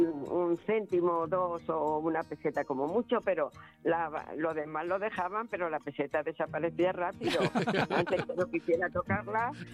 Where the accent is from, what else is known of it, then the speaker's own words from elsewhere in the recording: San Martín de Pusa, Castilla-La Mancha, Spain; De San Martín de Pusa, Toledo. En Toledo. Un pueblo muy chiquitín, pero muy bonito.